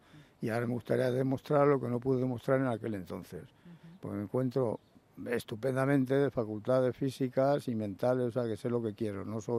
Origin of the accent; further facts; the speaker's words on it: Valencia, Valencian Community, Spain; pero en realidad soy